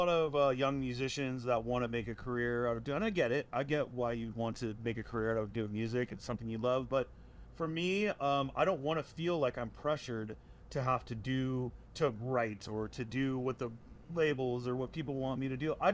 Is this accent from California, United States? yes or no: yes; Santa Cruz, California, United States; Even though I'm from Santa Cruz, I used to come down here all the time